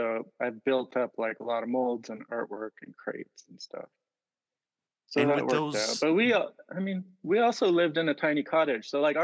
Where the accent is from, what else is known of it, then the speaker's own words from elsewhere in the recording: Vancouver, British Columbia, Canada; I grew up in Canada. I'm from Vancouver, BC. Mm-hmm. So I spent most of my life there.